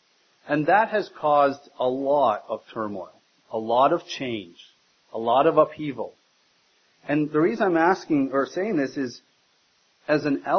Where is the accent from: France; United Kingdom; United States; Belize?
United Kingdom; Scotland; I'm from Scotland, as many of you would know, and Scotland is known for their sheep, right?